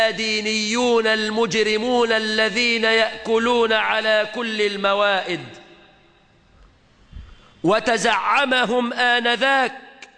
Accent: Egypt

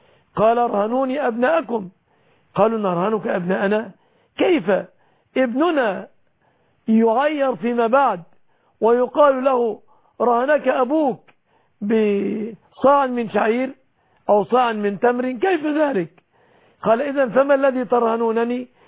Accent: Egypt; بلادنا مصر

